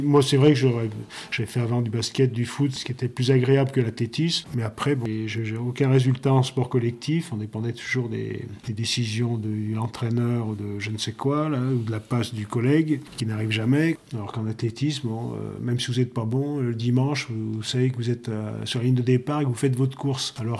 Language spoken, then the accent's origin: French; Saint-Priest, Auvergne-Rhône-Alpes, France; also born or lived in Lyon; Moi, je suis né à Lyon, parce que j'étais de Saint-Priest, mais il n'y a pas de maternité.